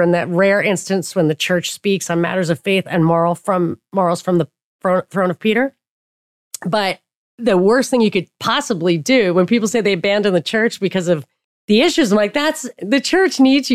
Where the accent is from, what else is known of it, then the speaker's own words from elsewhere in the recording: Papua New Guinea; I grew up in Papua New Guinea.